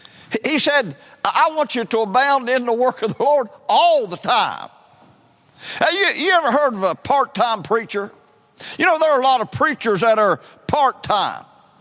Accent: West Virginia, United States; born there; I was born in West Virginia.

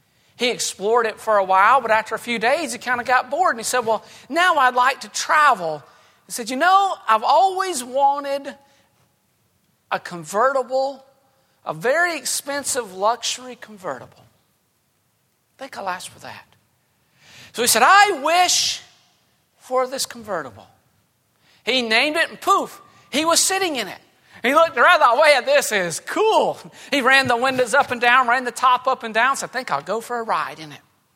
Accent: Georgia, United States; accent: South Georgia; And they were laughing at my South Georgia accent.

